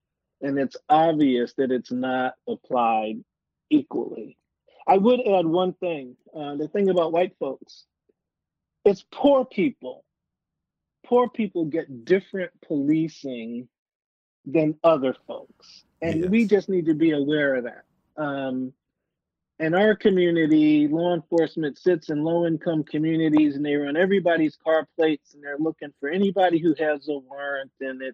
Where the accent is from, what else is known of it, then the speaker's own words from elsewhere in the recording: New York, United States; I grew up in New York, Wes, and I remember the first time we went to a demonstration